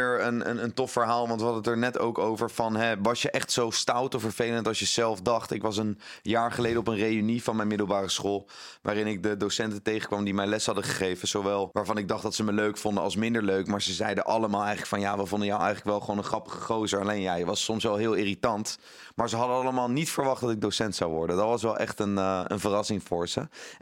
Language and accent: Dutch; The Hague, South Holland, Netherlands; Ik ben in Den Haag opgegroeid, dus ik zat daar ook op de middelbare.